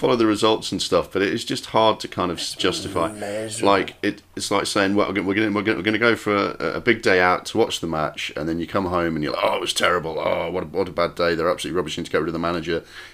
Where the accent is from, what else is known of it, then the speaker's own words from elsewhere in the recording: Sunderland, North East England, United Kingdom; born there; Yeah, I was born in Sunderland, I just never got the hang of the accent.